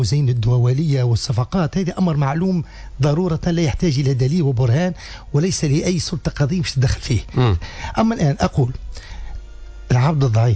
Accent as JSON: {"language": "Arabic", "country": "Tunisia", "said": "أنا كرجل تونسي ورجل علم"}